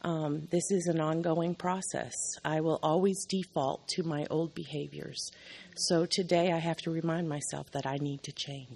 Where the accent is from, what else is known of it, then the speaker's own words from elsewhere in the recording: San Antonio, Texas, United States; from San Antonio.